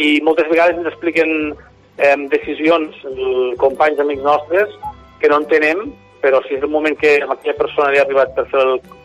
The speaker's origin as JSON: {"language": "Catalan", "town": "Mollerussa", "region": "Catalonia", "country": "Spain", "tie": "born or raised there", "said": "jo soc de Mollerussa de fa 40 anys, però em feia 20 que estava fora de casa treballant, no? Girona, Vic, Barcelona"}